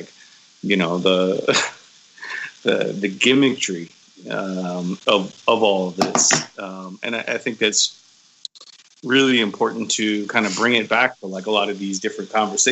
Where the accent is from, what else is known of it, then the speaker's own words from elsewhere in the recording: Black Mesa, Arizona, United States; And growing up in Black Mesa and everything, you know, that part of me was instilled.